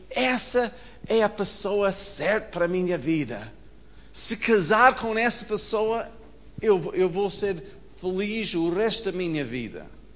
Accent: Alaska, United States; Portuguese is a second language; Em Alasca, na minha terra, nós temos debaixo do sol gelo.

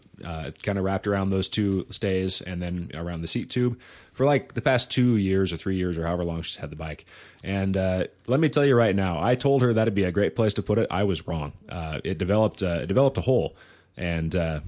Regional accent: Pacific Northwest, United States; accent: northwestern; If you're paying attention to my northwestern accent.

